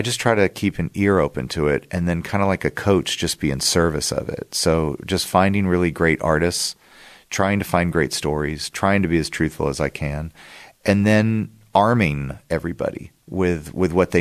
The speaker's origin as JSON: {"language": "English", "town": "Memphis", "region": "Tennessee", "country": "United States", "said": "he knows I'm from Memphis and we have that connection."}